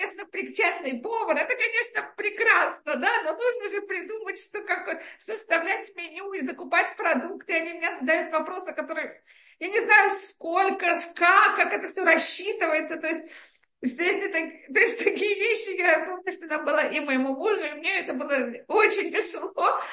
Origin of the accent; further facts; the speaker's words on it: Russia; мой муж из Америки, а я из России